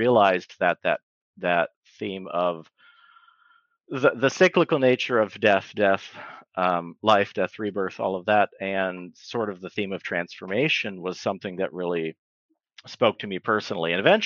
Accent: Indiana, United States; now in California, United States; I was originally from Indiana. I moved to California back in 2017

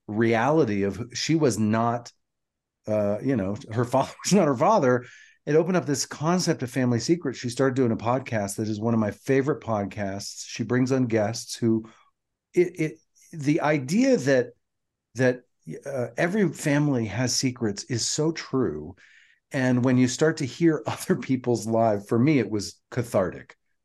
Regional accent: Atlanta, Georgia, United States; I remember growing up in Atlanta, my junior high and high school years

